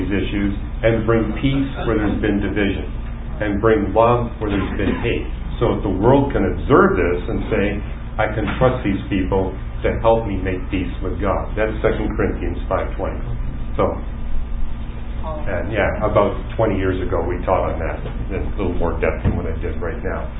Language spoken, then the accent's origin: English; Canada; now in United States; You know, I came to Caltech from Canada. In Canada, I had not been able to find a church.